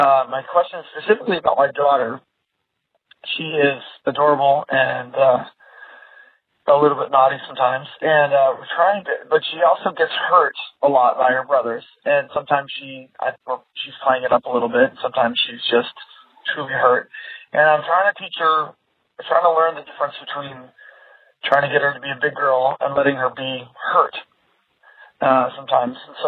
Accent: Seattle, Washington, United States; I am a colleague from Seattle, Washington.

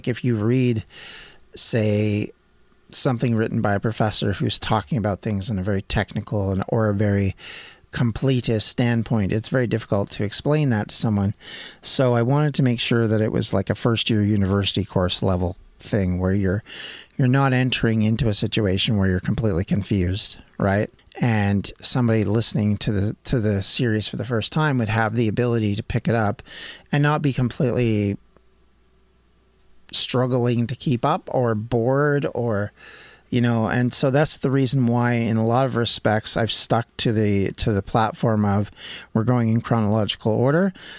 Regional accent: Canada; also born or lived in Wales; I come from Canada. I've lived in Wales. I have Welsh ancestors.

